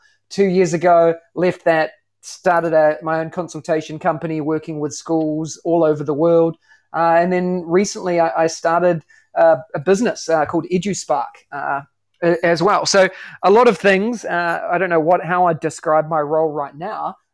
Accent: New Zealand; accent: New Zealand; moved away as an adult; now in Singapore; My background is, as you can tell by the accent, I'm from New Zealand. I'm a teacher.

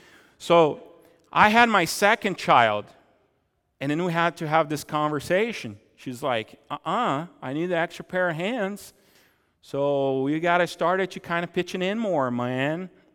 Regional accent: Brazil; now in Helena, United States; But I grew up in Brazil, it's kind of like that too. So I live in the valley in Helena, and in Brazil I live also in the valley.

